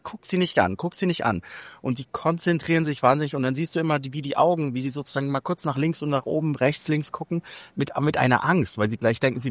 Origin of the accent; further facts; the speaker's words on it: Germany; und wir kamen natürlich mit einem anderen Verständnis rein, weil wir kommen aus Deutschland und denken, dass